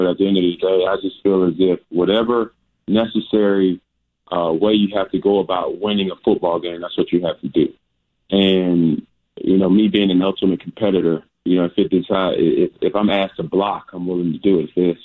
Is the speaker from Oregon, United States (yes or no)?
no; Atlanta, Georgia, United States; And, you know, in my life, growing up in Atlanta, Georgia, by way of College Park, you know, that's just expected.